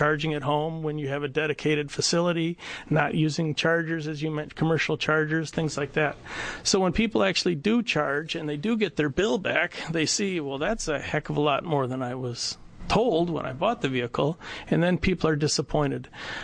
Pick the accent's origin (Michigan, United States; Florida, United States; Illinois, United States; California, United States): Michigan, United States; Detroit; I'm also an engineer. I come from Detroit